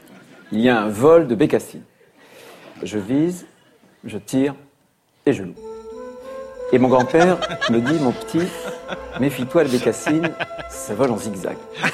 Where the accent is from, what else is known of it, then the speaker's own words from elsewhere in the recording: Pays de la Loire, France; C'était chez moi en Vendée.